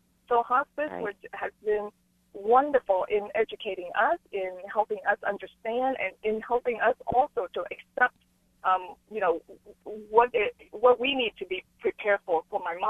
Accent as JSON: {"language": "English", "country": "United States", "said": "I'm Vietnamese American, and we grew up as a Buddhist family."}